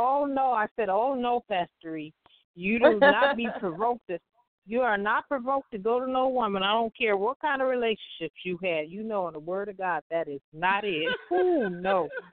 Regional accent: Compton, California, United States; Oh, I mean, we were born and raised in Compton.

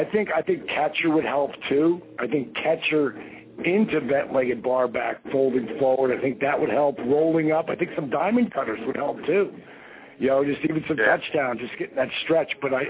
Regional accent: Point Pleasant, New Jersey, United States; Pellegrino, who's from my hometown, Point Pleasant, New Jersey.

